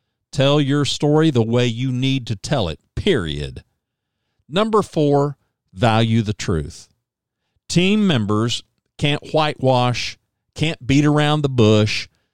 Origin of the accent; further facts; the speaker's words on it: Oklahoma, United States; born there; now in Texas, United States; I was born in Oklahoma. I live in Texas, but go OU.